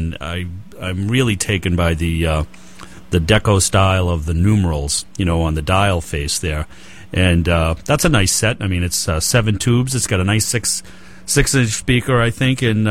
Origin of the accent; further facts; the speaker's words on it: Boston, Massachusetts, United States; accent: Boston; people tease me on my Boston accent